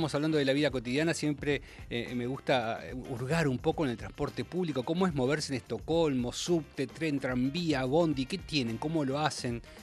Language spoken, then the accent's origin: Spanish; Bahía Blanca, Buenos Aires Province, Argentina; yo soy de Bahía Blanca, las ciudades de las provincias somos más de ni siquiera avisar y pasamos